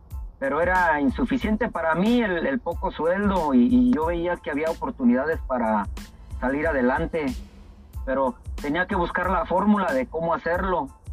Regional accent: Morelia, Michoacán, Mexico; now in United States; yo soy de Morelia, Michoacán.

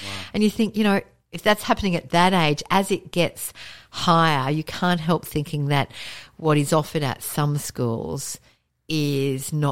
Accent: Brisbane, Queensland, Australia; there was an example given to me in my hometown of Brisbane

